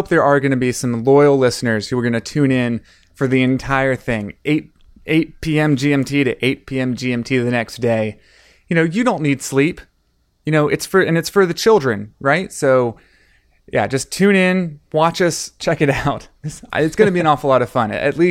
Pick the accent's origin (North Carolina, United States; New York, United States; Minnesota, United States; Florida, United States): North Carolina, United States; Charlotte; I am. I was born and bred in Charlotte, North Carolina. They're not far from Kannapolis, sort of way beneath the Mason-Dixon line is what I like to say.